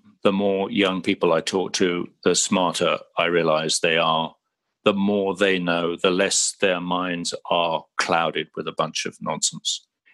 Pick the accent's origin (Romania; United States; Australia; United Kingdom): United Kingdom; I should be governor of California as an as a British